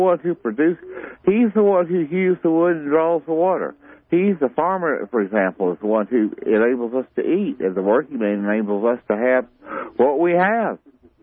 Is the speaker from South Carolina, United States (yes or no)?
yes; South Carolina, United States; Oh, I'm from South Carolina. I know these people. I see them.